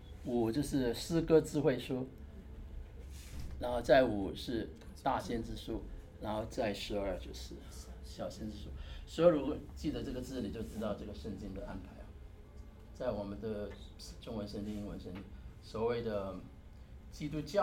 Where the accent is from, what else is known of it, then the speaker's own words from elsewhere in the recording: Hong Kong; Chinese is a second language; 我是香港来的，所以我都不懂话，我的国语都有一些腔啊。我是那个腔，是这个腔。